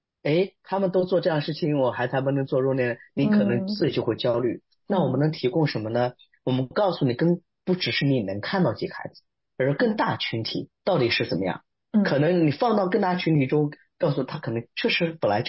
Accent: China; 比如像我们中国人很多也，可能祖父母也会帮忙

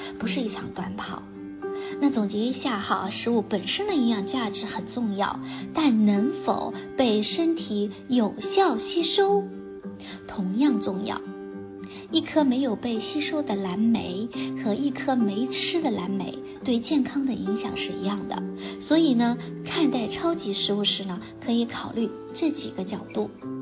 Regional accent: China; 我们中国人很喜欢喝热的这个食物，对吧？

